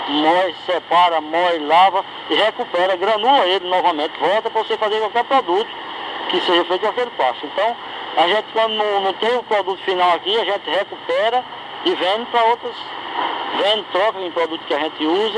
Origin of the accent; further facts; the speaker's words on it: São João do Sabugi, Rio Grande do Norte, Brazil; born there; como São João de Sabugi, que eu nasci em São João